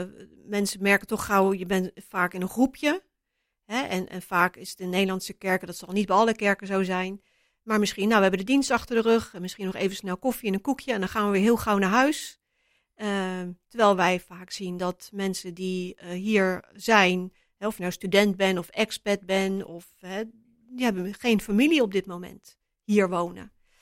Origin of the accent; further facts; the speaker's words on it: Netherlands; hoe wij als Nederlanders reageren op onderwerpen